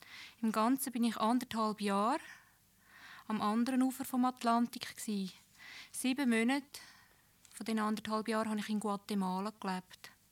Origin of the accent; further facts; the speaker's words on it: Switzerland; dass wir als Schweizer Gruppe mit nicaraguanischen Leuten zusammen geschafft haben.